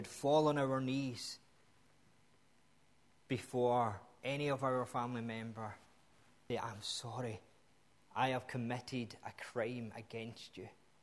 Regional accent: Scotland, United Kingdom; it's because I'm a Scot.

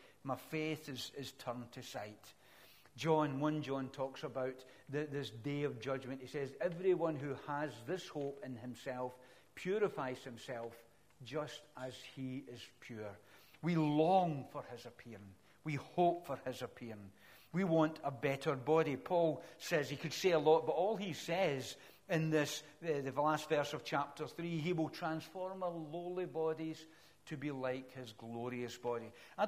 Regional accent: Glasgow, Scotland, United Kingdom; Anyway, but I come from Glasgow and whenever I'm being down south, where are you from? I'm from Glasgow. I was born in Springburn.

